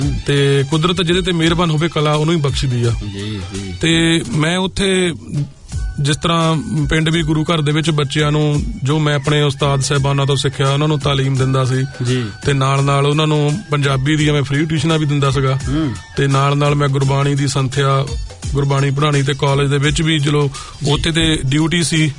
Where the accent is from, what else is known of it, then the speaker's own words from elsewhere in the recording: Wajidpur, Punjab, India; now in New Zealand; ਮੇਰੇ ਪਿੰਡ ਵੱਲੋਂ ਅੱਧਾ ਵਜੀਦ ਨਿਊਜ਼ੀਲੈਂਡ ਦੇ ਵਿੱਚ ਬੈਠਾ ਆ।